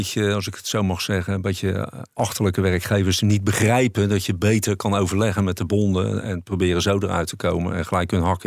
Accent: Rotterdam, South Holland, Netherlands; Ik kom uit Rotterdam.

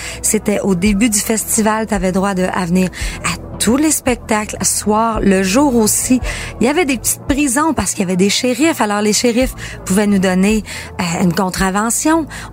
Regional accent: Girardville, Quebec, Canada; ça se passait dans des festivals chez nous, au Lac-Saint-Jean. Moi, je suis une fille de Girardville.

